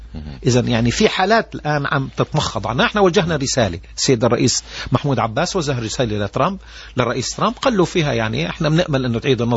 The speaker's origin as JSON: {"language": "Arabic", "country": "Palestine", "said": "إحنا كفلسطينيين بنقول لأهلنا في الجزائر"}